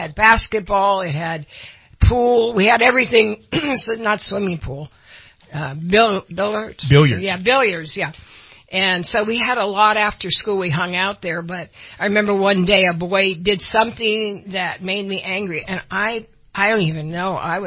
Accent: San Francisco, California, United States; I grew up in San Francisco, and of course most of you know San Francisco is hills up and down

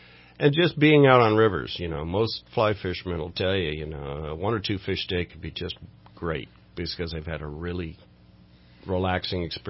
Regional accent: California, United States; I grew up pretty much in the Bay Area, but I went to Humboldt State

